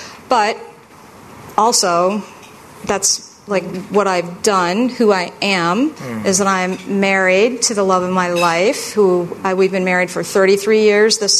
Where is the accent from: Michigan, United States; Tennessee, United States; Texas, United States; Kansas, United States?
Michigan, United States; Detroit; Okay, so I grew up in Detroit. And I grew up in the city in Detroit.